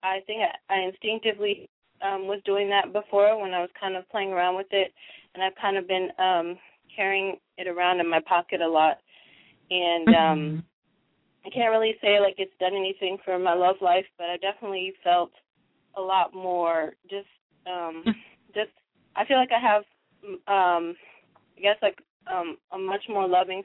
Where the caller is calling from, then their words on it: Austin, Texas, United States; I'm calling from Austin, Texas.